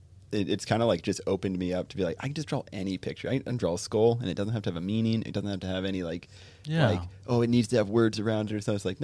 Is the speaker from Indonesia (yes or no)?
no; Indiana, United States; I'm from Indiana.